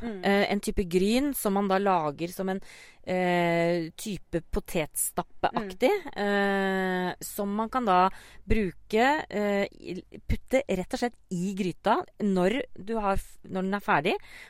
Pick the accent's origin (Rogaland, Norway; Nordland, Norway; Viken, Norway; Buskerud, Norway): Buskerud, Norway; Konnerud; for linser ikke noe jeg har vokst opp med på Konnerud